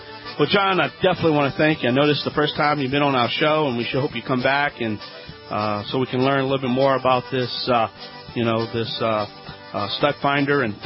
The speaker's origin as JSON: {"language": "English", "region": "Louisiana", "country": "United States", "said": "I'm the Cajun contractor … this is Home Talk USA."}